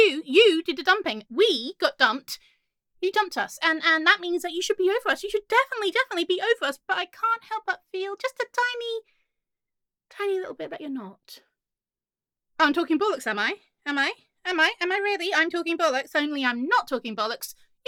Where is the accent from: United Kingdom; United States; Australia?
United Kingdom; England; Well, I'm English.